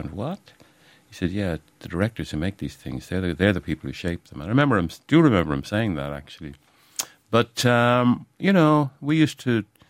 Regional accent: Dublin, Leinster, Ireland; also born or lived in Sligo; I was born in Sligo, you know, so I was obsessed with Yeats, yeah. I grew up around Dollymount and Dublin

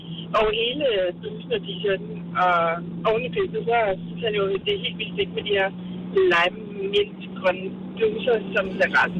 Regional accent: Brøndby, Capital Region of Denmark, Denmark; Ja, fra Brøndby.

